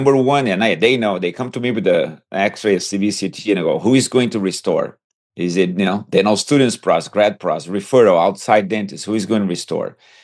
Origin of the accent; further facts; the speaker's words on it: Porto Alegre, Rio Grande do Sul, Brazil; now in United States; I am originally from Brazil, a city called Porto Alegre, south of Brazil.